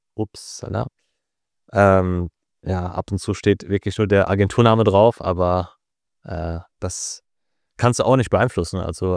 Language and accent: German; Paderborn, North Rhine-Westphalia, Germany; die Lokalzeitung bei mir im Ort, ich komme aus Paderborn